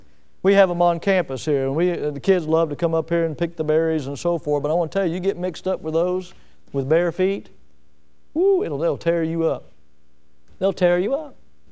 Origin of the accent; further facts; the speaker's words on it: Milton, Florida, United States; I grew up here in Milton